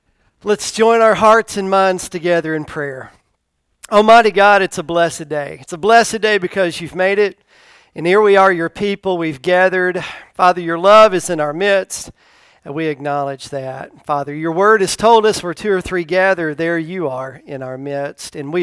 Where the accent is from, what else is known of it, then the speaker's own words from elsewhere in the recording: Tennessee, United States; I used to see this quite a bit as a child growing up in Tennessee at our church.